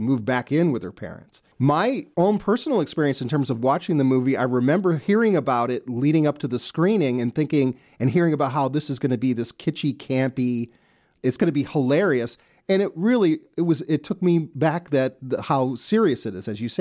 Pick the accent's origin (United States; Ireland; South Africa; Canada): United States; Detroit, Michigan; And I grew up in the Detroit area, so I listened to CKLW